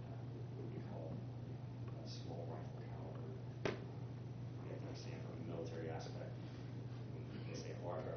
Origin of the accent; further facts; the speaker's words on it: Churubusco, Indiana, United States; I'm from Churubusco originally, so this is very much home to me.